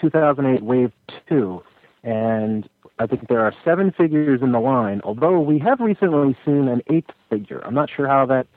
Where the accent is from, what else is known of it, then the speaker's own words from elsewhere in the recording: New Jersey, United States; and I'm from New Jersey, so I can make fun of it if I want to.